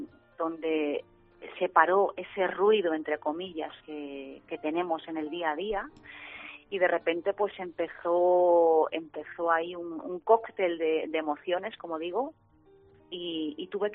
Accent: Balearic Islands, Spain; Yo soy mallorquina, Mi padre es de Jerez de la Frontera, del sur, andaluz, y por mi sangre, por mis venas corre sangre andaluza también.

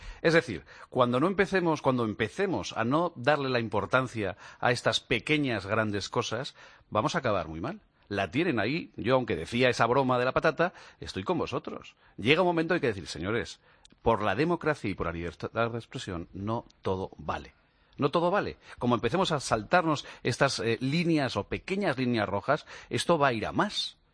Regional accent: Huesca, Aragon, Spain; yo soy de Huesca y ahí decimos, bueno, en muchos sitios, donde no hay mata, no hay patata

